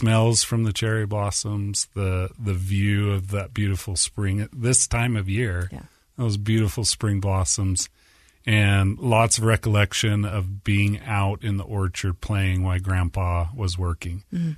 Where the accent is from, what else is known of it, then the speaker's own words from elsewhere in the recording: Orem, Utah, United States; So I grew up in Orem, right on the edge of one of Orem's cherry orchards.